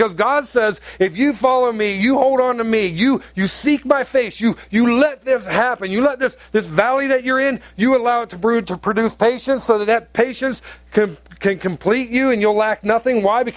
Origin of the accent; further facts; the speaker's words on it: Ohio, United States; also born or lived in North Carolina; my mom lives in Ohio, which is where I'm originally from, and I would go back to home, that would be Ohio